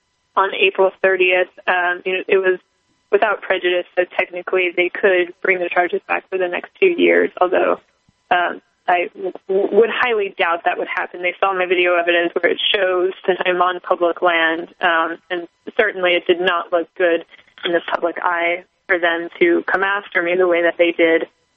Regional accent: Wyoming, United States; now in Utah, United States; I'm actually from Wyoming, but I moved to Utah to go to school.

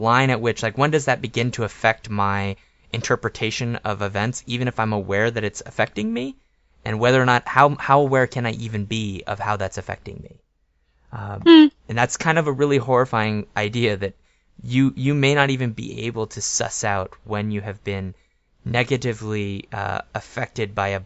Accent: United States; I mean, I'm an American, so, and so is Julia.

